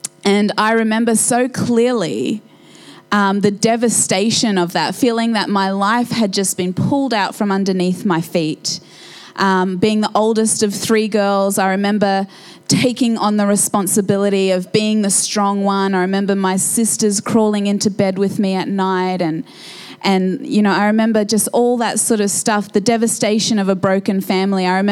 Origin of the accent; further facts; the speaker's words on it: Brisbane, Queensland, Australia; first language Polish; English is a second language; My mum was pregnant with me when they got off the plane in Brisbane. And my first language was Polish. And mum sent me to school not knowing a word of English.